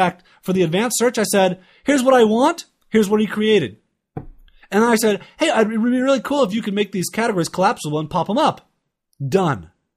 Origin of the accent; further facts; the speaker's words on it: United States; I keep saying American because I'm American